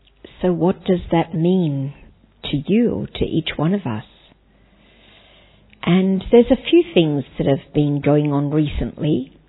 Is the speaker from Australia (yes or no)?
yes; Australia; moved away as an adult; also born or lived in Asia; now in Taiwan; And I'm originally from Australia. I was serving in Asia for 30 years. I recently went back to Australia for 4 years, but probably I've been in Asia too long.